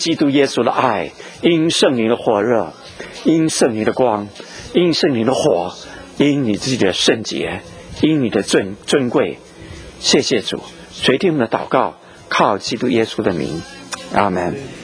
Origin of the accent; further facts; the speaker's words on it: China; 我们中国人在中间，所以四方都是蛮夷之邦